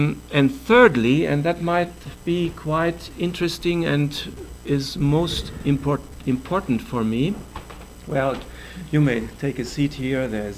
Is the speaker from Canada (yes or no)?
no; Germany; English is a second language; from Germany